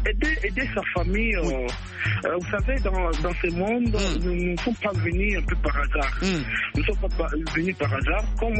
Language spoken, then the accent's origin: French; DR Congo; moved away as an adult; now in Kinshasa, DR Congo; En fait, j'ai quitté Kikapa pour venir ici à Kinshasa étudier.